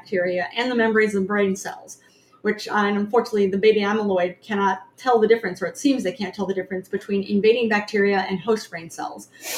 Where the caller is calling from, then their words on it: Ontario, Canada; Ontario, Canada. Yeah. That's where it is.